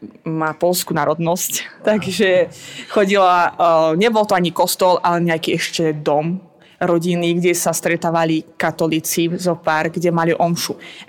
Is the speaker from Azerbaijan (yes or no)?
yes; Baku, Azerbaijan; Slovak is a second language; now in Slovakia; Ja som z Azerbajdžanu, z hlavného mesta Baku.